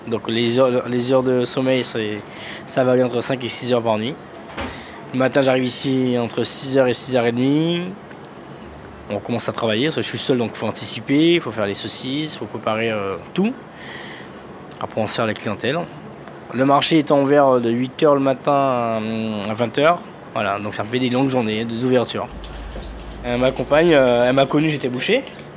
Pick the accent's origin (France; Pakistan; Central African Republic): France; Guadeloupe; moved away as an adult; j'ai 33 ans. Je suis de la Guadeloupe et j'ai commencé aux Antilles et du coup, à l'âge de 18 ans, ma sœur a trouvé une école de boucherie ici et je suis venu faire les études et finalement je suis resté.